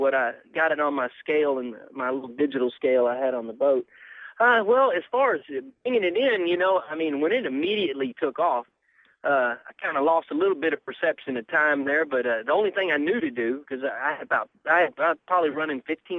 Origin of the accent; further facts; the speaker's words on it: Texas, United States; I'm being from Texas. I knew there were some big striper lakes